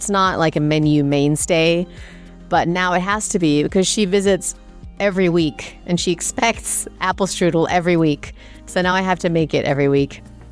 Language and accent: English; England, United Kingdom; we used to eat Indian food a lot growing up in England.